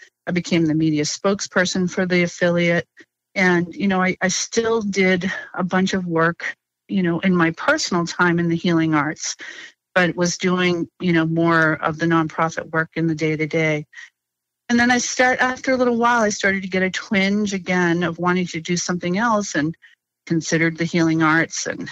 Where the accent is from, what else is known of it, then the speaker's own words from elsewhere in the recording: Maine, United States; moved away as an adult; So I grew up in a little coastal town in Maine, where I was just one of a handful of kids who, upon graduating high school, decided to leave the state and go to college.